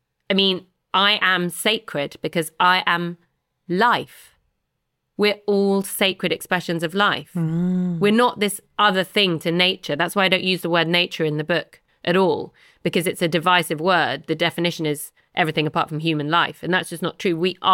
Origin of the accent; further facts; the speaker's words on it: London, United Kingdom; I said, me too, but where in London? Muswell Hill. Me too. What street did you grow up on? And we grew up on the same street. She grew up on the bottom and I grew up on the top.